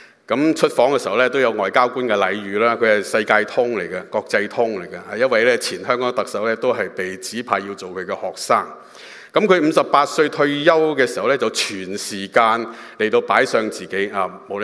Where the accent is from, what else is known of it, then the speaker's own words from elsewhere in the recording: China; 都好重視家庭，好似我哋中國人咁啦，係嘛？